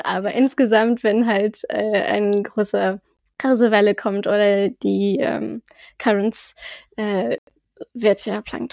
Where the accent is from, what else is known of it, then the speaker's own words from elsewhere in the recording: southwest France, France; Ich bin in Südwestfrankreich groß geworden.